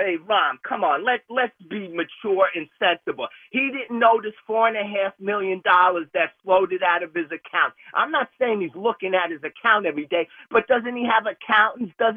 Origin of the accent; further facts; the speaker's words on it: New York, United States; I'm a New Yorker. We're too damn smart for this kind of nonsense.